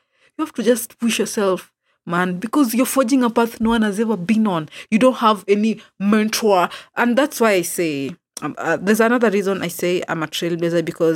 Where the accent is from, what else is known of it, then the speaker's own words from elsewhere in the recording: Kisumu, Kisumu County, Kenya; I'm a podcaster from Kisumu. The moment I said a podcaster from Kisumu, all eyes were on me.